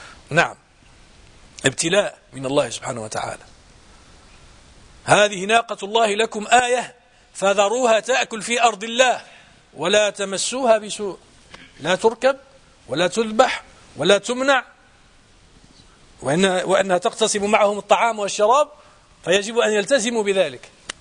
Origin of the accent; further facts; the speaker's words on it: Morocco; احنا عندنا في المغرب يسمى البناء